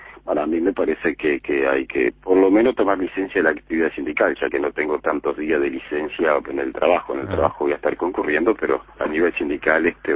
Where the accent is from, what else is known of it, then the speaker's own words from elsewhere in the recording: Las Piedras, Canelones, Uruguay; moved away as an adult; also born or lived in La Paz; now in Montevideo, Uruguay; Me vine a los 21 años. Yo nací en La Paz, en Santo Lugares, luego hice toda la infancia y la adolescencia en Las Piedras, en el barrio Obelisco de Las Piedras